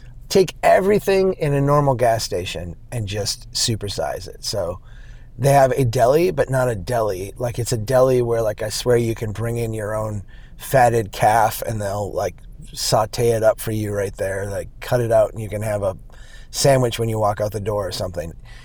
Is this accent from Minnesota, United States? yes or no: yes; Minnesota, United States; It's not a gopher. I'm from Minnesota. We know what gophers are.